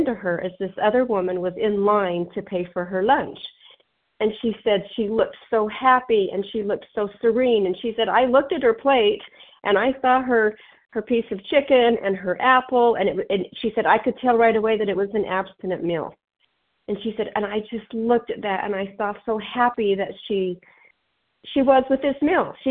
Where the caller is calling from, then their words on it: Utah, United States; I'm calling from Utah.